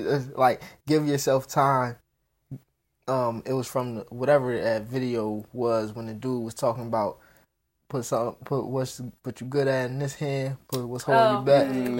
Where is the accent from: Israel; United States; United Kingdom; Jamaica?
Jamaica; I was speaking Spanish. I can add Spanish stuff, cultural elements. I'm Jamaican.